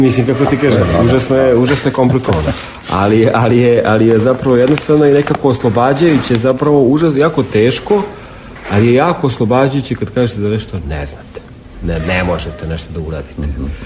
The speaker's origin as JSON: {"language": "Serbian", "town": "Kragujevac", "region": "Šumadija and Western Serbia", "country": "Serbia", "tie": "born there", "lives_now": "Belgrade, Serbia", "said": "ja sam Srbin koji živi u Beogradu, rodio se u Kragujevcu"}